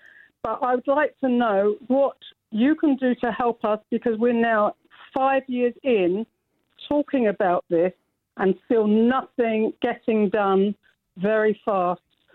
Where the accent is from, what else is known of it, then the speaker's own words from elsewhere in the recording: Stepney, London, United Kingdom; I too was born in the borough. I was born in Stepney of immigrant parents. My mother was Jewish, my father was Jamaican, and my father left my mother. I was brought up by a single mother.